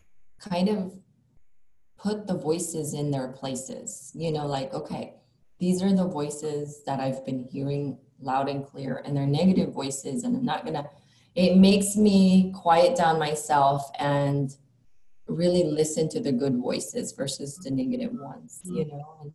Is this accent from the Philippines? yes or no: yes; Philippines; English is a second language; now in United States; Like, when I came from the Philippines to America, I'd ride the public transit, you know, I'd ride the bus.